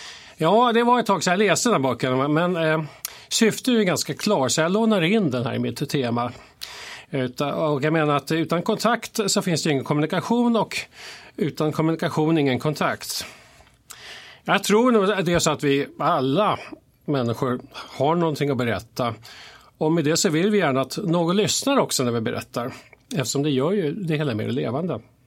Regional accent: Tyresö, Stockholm County, Sweden; och jag är en Tyresebo, en så kallad hemvändare kan man säga. För jag växte upp här i Tyres och gått i skolan, gått i Kumla skola, Holmviken och Stjärnvägen och så. Men sen försvann jag härifrån, men vände åter precis innan millenniet. Och nu bor jag i Tyres centrum.

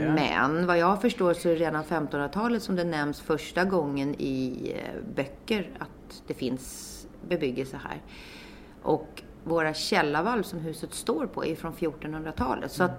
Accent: Trångsund, Stockholm County, Sweden; now in Tyresö, Sweden; Jag är uppvuxen i Trångsund på andra sidan sjön.

